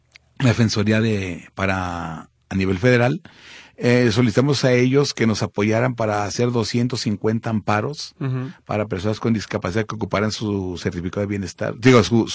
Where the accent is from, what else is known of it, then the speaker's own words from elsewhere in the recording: Mexico; Somos mexicanos, tenemos los mismos derechos.